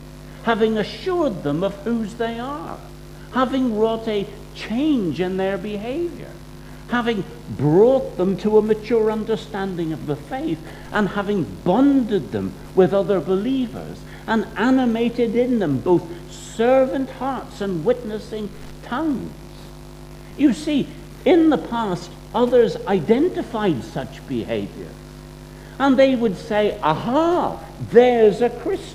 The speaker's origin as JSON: {"language": "English", "country": "Ireland", "said": "I'm from Ireland."}